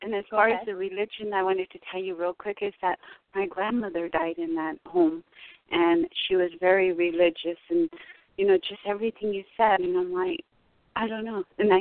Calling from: Arizona, United States; Okay, I'm calling from Arizona.

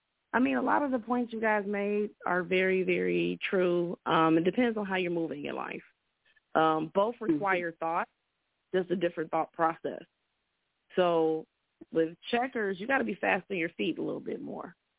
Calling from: Indiana, United States; I'm actually calling from Indiana.

